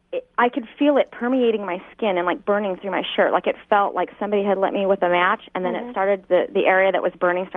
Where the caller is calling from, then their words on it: Huntington Beach, California, United States; I'm calling from Huntington Beach.